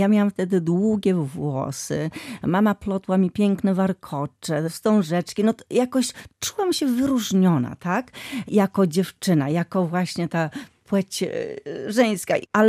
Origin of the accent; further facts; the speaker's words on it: Gdańsk, Pomeranian Voivodeship, Poland; jaka dumna jestem jako Polka i jako gdańszczanka, bo jednak stąd, z Gdańska